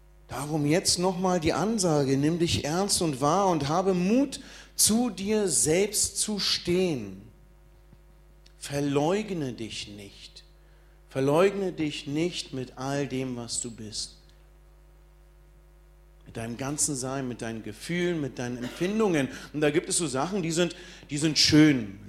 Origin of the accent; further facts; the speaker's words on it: Berlin, Germany; erstmal bin ich Berliner, dann kommen meine Eltern aus Bosnien, Kroatien, also noch Südländer, temperamentvoll.